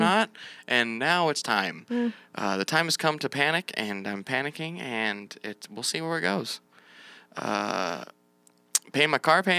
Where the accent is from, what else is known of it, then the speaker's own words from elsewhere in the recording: North Dakota, United States; I'm from North Dakota. Watch this.